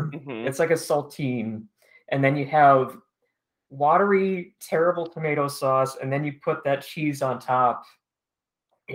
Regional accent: Illinois, United States; I'm like maybe 20-ish minutes out from St. Louis.

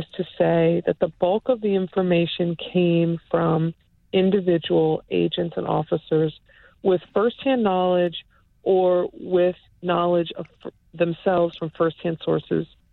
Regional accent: Upper Marlboro, Maryland, United States; Upper Marlboro, Maryland.

